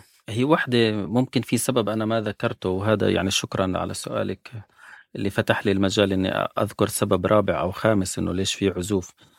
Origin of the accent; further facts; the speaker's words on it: Palestine; طب 400 جنيه عندنا بفلسطين يعني 12 دولار 13 دولار